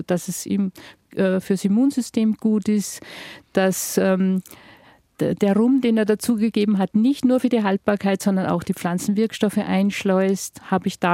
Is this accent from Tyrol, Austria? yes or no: no; Unken, Salzburg, Austria; Genau, in meiner Heimatgemeinde in Unken, das ist direkt an der bayerischen Grenze.